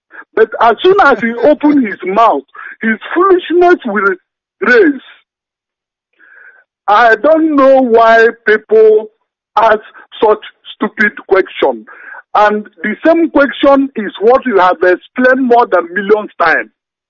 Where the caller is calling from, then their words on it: Malaysia; I'm calling from Malaysia. I come from Urumba in the Hitobu.